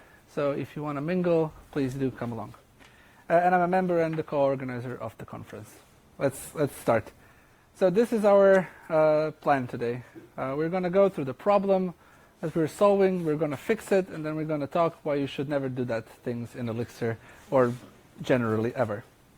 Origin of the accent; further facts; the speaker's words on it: Croatia; English is a second language; I come from Croatia, where I think there is like maybe tens of us, and it's really hard to connect.